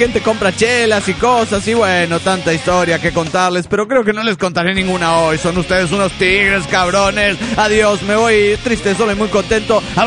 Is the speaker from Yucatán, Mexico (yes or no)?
yes; Mérida, Yucatán, Mexico; de Mérida, Yucatán, México.